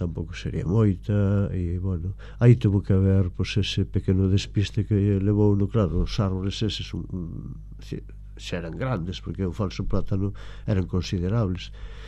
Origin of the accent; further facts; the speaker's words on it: Fene, Galicia, Spain; also born or lived in Maniños; Eu nacín, claro, nacín en Maniños, despois ao fomos, pois mira, aos 12 anos ou así, xa nos fomos para Fene, para Perlío concretamente, e ali pois estiven hasta que me casei, que volvín a Maniños e ora va a San Sadurniño.